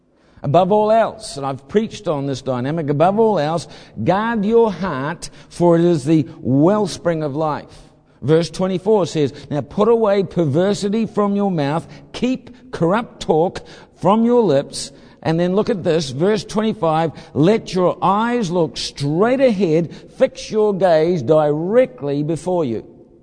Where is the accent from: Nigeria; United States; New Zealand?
New Zealand; I'm simple. I'm a Kiwi.